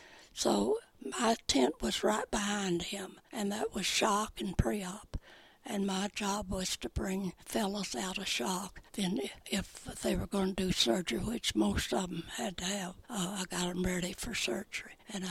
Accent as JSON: {"language": "English", "region": "Deep South", "country": "United States", "said": "And, of course, I was from the Deep South."}